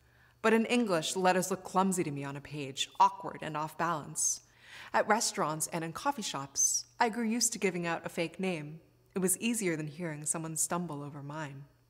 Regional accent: California, United States; Growing up in California, I learned to hate introducing myself because so few people could ever pronounce my name.

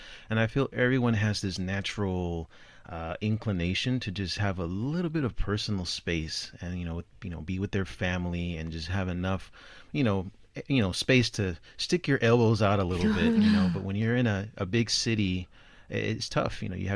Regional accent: California, United States; I'm from California, and we really don't have a subway system at all.

